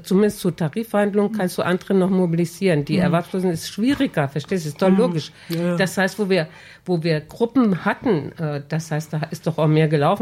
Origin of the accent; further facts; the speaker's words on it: Hesse, Germany; Also ich kenne das schon, ich komme aus dem Rhein-Main-Gebiet, habe da viel auch gearbeitet